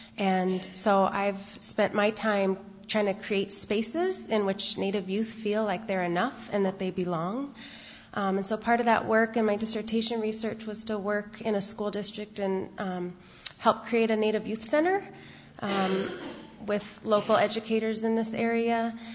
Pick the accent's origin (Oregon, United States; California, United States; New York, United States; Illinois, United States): Oregon, United States; native, so questions of belonging and, you know, working for my people are complicated when you're born and raised in Oregon.